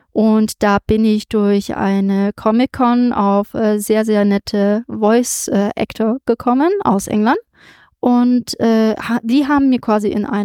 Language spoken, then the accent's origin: German; Germany; accent: German; dass sich mein deutscher Akzent zum Beispiel ein bisschen reduzieren lässt